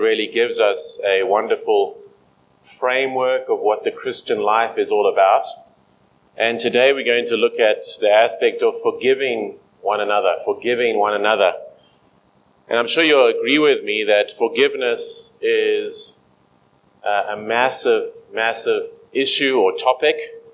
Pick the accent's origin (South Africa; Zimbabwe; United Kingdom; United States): South Africa; East Rand, Gauteng; I was born on the East Rand and grew up in the East Rand.